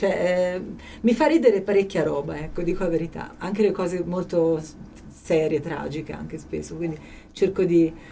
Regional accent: Gubbio, Umbria, Italy; io sono De Gubbio, quindi i lupi

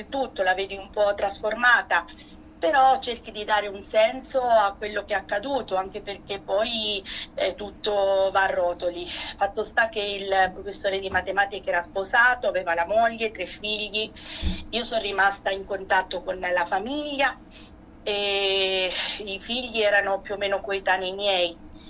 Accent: Taurianova, Calabria, Italy; io sono nata a Taurianova, che è un paese a metà strada tra Palmi e Polistena. Io da Taurianova andavo tutti i giorni a Polistena

